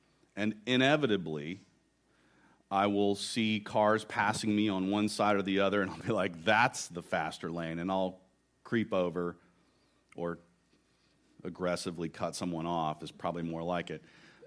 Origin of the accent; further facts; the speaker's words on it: Houston, Texas, United States; So, I grew up in Houston, Texas. More importantly, I learned to drive in Houston, Texas.